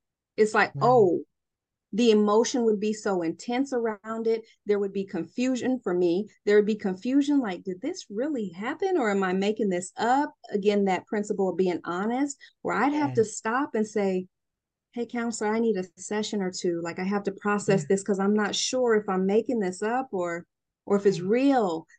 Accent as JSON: {"language": "English", "town": "Des Moines", "region": "Iowa", "country": "United States", "tie": "born or raised there", "said": "I had launched a nonprofit organization in my hometown. Des Moines, Iowa is my hometown."}